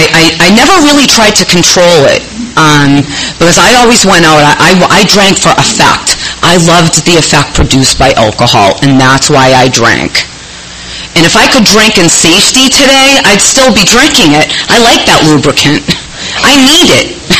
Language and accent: English; Boston, Massachusetts, United States; now in Coronado, United States; I moved to San Diego. I live in Coronado now. I've been here about 4 years, and it's nice. I'm from Boston. Maybe you heard of our Patriots, Red Sox, Bruins, Celtics.